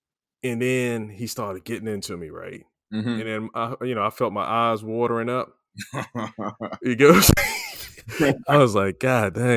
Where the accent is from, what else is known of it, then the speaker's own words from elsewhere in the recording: Maryland, United States; I was stationed in Alaska. I'm from Maryland, so, and this is in the 90s.